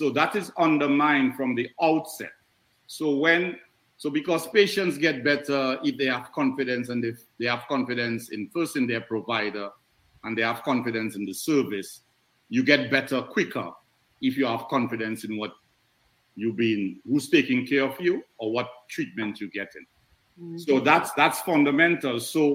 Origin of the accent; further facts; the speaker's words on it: Marigot, Saint Andrew Parish, Dominica; And well, I'm from Marigot, and I couldn't help out in the Creole either.